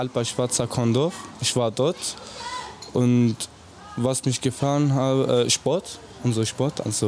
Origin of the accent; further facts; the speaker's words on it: Syria; now in Germany; ich bin 16 Jahre alt und ich komme aus Syrien.